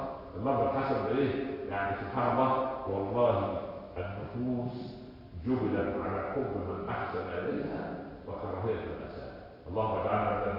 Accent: Upper Egypt, Egypt; عندنا في الصعيد يقول لك ام الطفل كذابه

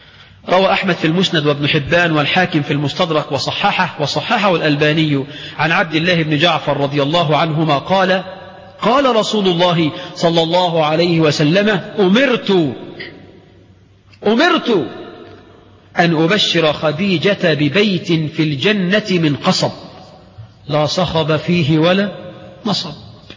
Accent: Egypt; عندنا في مصر العوام النساء العجائز يقولنا لأنه طلع من الدنيا الواسعة للدنيا الضيقة

